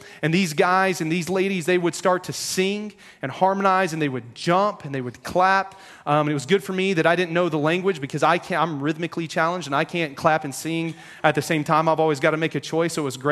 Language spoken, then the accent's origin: English; Texas, United States; I'm from Texas and I'm with the young men's ministry.